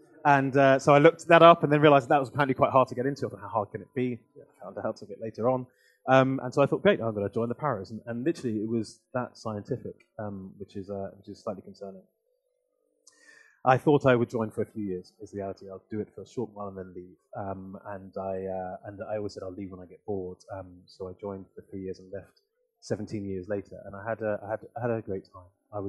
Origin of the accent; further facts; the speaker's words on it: Hackney, London, United Kingdom; My mother, who still lives in London, and we moved to Hackney from Highbury after probably 8 years. So I was raised largely in Hackney. My mother worked three jobs because, in her mind, being like most good Nigerian parents